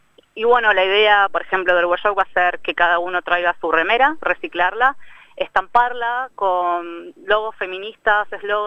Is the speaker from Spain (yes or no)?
no; Argentina; yo particularmente soy argentina